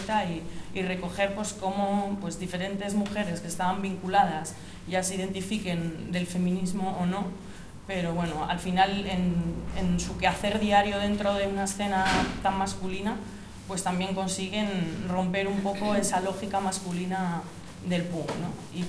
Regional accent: Sopelana, Basque Country, Spain; vine con una amiga desde, bueno, yo soy de Sopelana y vinimos en coche desde Sope una amiga y yo a un concierto

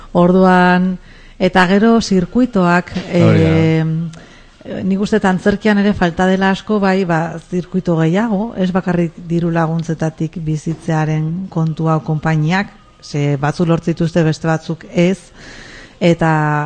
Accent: Eibar, Basque Country, Spain; adinez Eibartik nator, ez?

